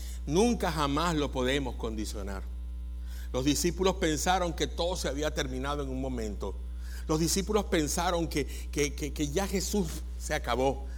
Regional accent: Venezuela; todo es una agonía en mi país, Venezuela, todo.

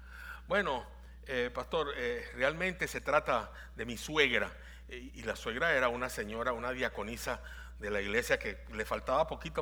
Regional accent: Venezuela; En mi país hay un lugar que se llama Maracaibo

